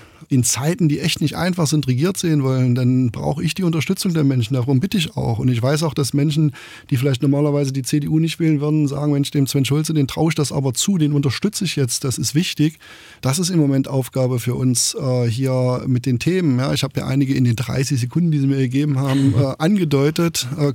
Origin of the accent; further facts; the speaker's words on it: Saxony-Anhalt, Germany; born there; dass ich hier geboren bin in Sachsen-Anhalt, dass ich 1979